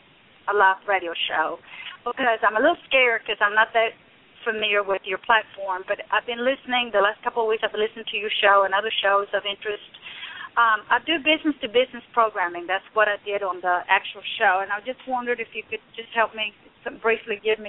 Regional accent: Tennessee, United States; I am from Tennessee, and I just finished a contract through a local radio station here in the Columbia area.

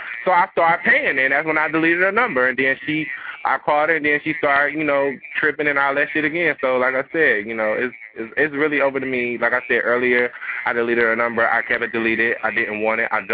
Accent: Ohio, United States; I'm from Ohio.

